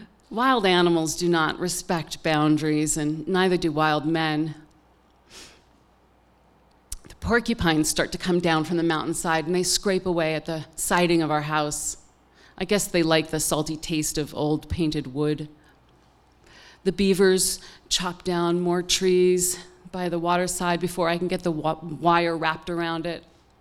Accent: California, United States; those wildfires that are raging across my home state of California.

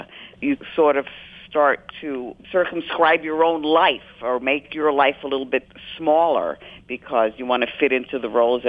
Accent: New York, United States; I was raised in the South Bronx in the mid-50s, and I watched hours and hours of television and never saw anybody who looked like me or lived in the same kind of neighborhood that I lived in.

